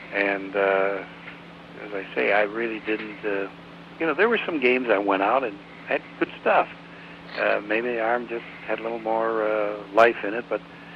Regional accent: Minnesota, United States; I always, as a kid growing up in Minnesota, I loved baseball and football, and the Gophers were my team

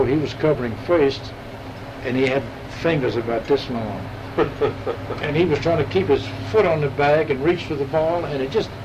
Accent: Alabama, United States; we were raised in Alabama, country people, country boy. My father was a country doctor down there.

